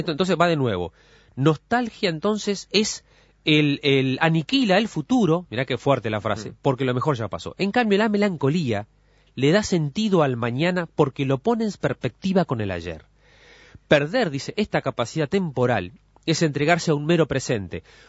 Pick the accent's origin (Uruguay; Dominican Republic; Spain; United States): Uruguay; no sé si hay un ADN uruguayo, que es deja, ¿no? Deja quieto, deja, por lo menos se dice ya en mi tierra, en Las Cano